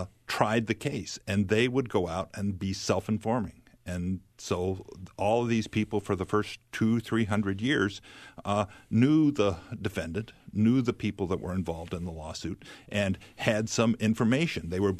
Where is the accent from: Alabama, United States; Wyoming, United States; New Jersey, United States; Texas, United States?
Wyoming, United States; So I'm originally from Wyoming, the equality state.